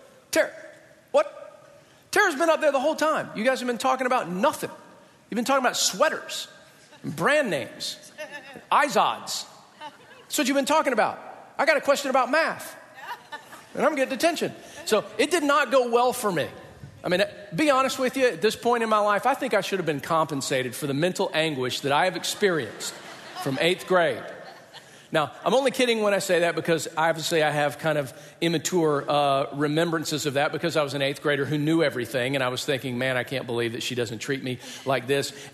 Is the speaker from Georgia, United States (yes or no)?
yes; Atlanta, Georgia, United States; Now, back in our middle school growing up in Atlanta, we couldn't have, like, carbonated beverages during the day at all.